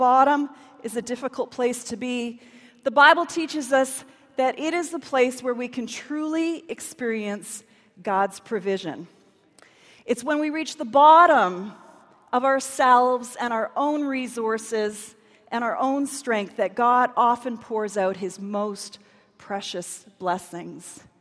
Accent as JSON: {"language": "English", "country": "Canada", "said": "I'm from Canada."}